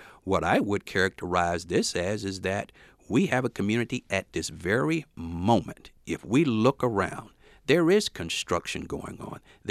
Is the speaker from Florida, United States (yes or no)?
yes; Florida, United States; having been a former boater myself, growing up in Florida, I certainly do understand the compassion you have about boating.